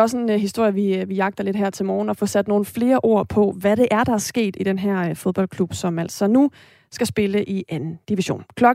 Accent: Esbjerg, Region of Southern Denmark, Denmark; Altså, jeg er jo fra Esbjerg.

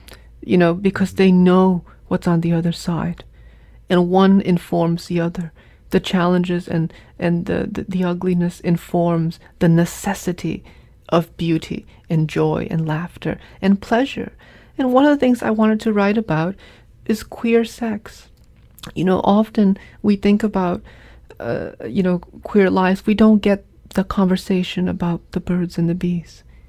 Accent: New England, United States; There are lovely things about growing up in New England, and one of it is the diversity and the challenges and the joy, the rich, lush summers.

